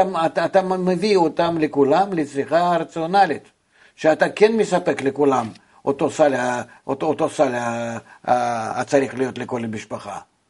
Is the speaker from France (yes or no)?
yes; France; now in Israel; אז אני מהצרפת באים לכאן, והשירים מהצרפת עוברים לארצות הברית.